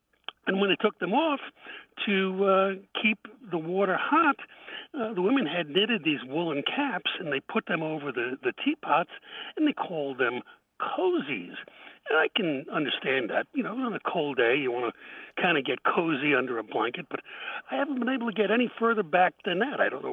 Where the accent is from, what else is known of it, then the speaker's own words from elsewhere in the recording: New York, United States; You know, I'm from New York. I've heard everything.